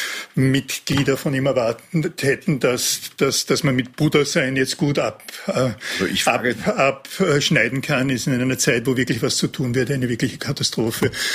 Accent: Ebensee, Upper Austria, Austria; Und in meiner Heimatgemeinde Ebensee gibt es seit 2884 Jahren einen sozialdemokratischen Bürgermeister.

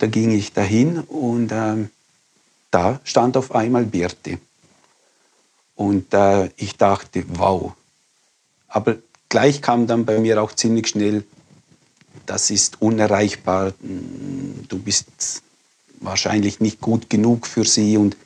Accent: Liechtenstein; Meine Wurzeln. Ursprünglich sind in Liechtenstein. Ich bin in Liechtenstein aufgewachsen.

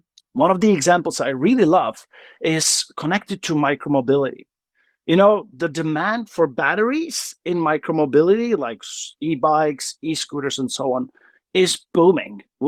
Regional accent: Prague, Czechia; I was an advisor to the mayor of Prague for 4 years, making my hometown more circular.

